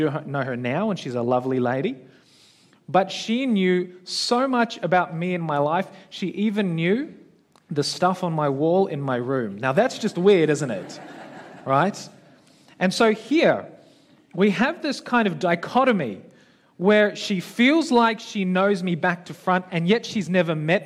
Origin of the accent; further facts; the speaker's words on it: Philippines; I'm a Filipino, and so my natural urge is to hug everyone.